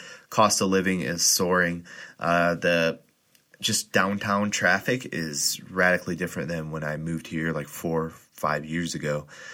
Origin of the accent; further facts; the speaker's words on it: Wisconsin, United States; I've talked to people who have moved from my home state of Wisconsin